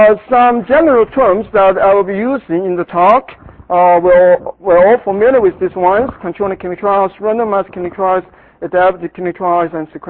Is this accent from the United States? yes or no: no; Canada; So being the Canadian in this workshop, I may take a little bit of a more conservative approach.